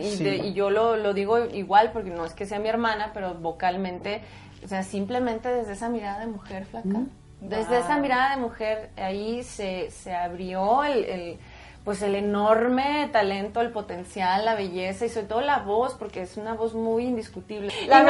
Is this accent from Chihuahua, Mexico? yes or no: yes; Chihuahua, Mexico; Somos de Chihuahua. Hay un canal en Chihuahua, ¿te acuerdas?